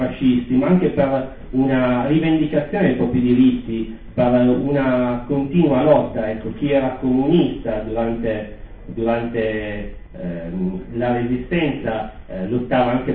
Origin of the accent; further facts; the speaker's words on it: Santo Stefano Belbo, Piedmont, Italy; Santo Stefano Bello, da dove vengo io, ecco, tra la provincia di Cuneo e la provincia di Asti